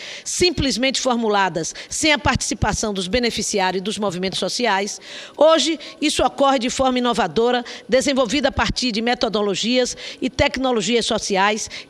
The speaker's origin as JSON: {"language": "Portuguese", "region": "Northeast Region", "country": "Brazil", "said": "como nordestina e senadora, tenho acompanhado de perto os debates"}